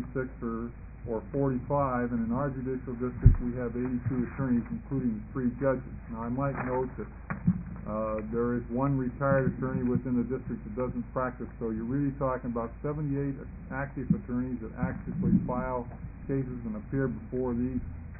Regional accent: Redmond, Oregon, United States; I'm an attorney from Redmond

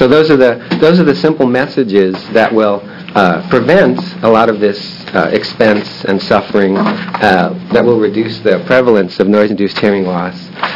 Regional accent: San Francisco, California, United States; also born or lived in Portland; Well, I grew up in San Francisco, worked down there. Most people said tinnitus. Moved to Portland, where there's the first tinnitus clinic in the world.

